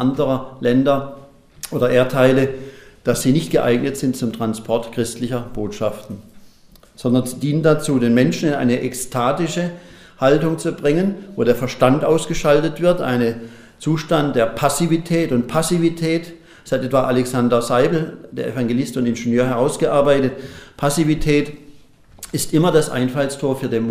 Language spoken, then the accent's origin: German; Baden-Württemberg, Germany; Ich kann sehr gut sagen, ich bin Badener